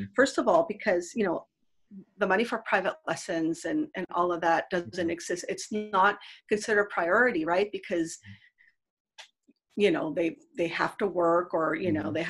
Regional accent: Mexico; English is a second language; moved away as an adult; now in San Francisco, United States; One of my first jobs when I came from Mexico was I used to manage the day labor program.

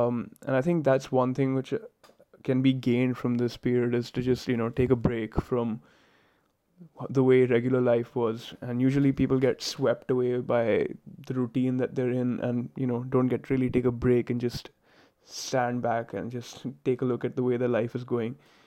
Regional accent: India; moved away as an adult; now in London, United Kingdom; I'm 23, and I'm a software engineer. I'm originally from India, but for the last 7 months, I've been living in London.

